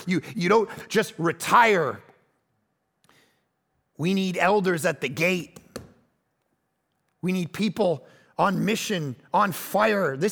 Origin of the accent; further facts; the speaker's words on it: Toronto, Ontario, Canada; And I grew up in Toronto. It's like 300 below zero.